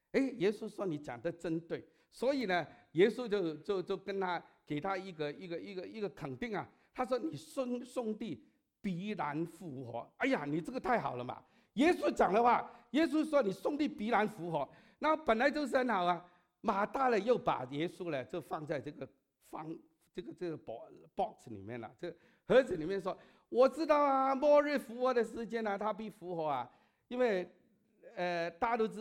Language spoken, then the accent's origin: Chinese; United States; 好像我们美国人说有个叫 broken record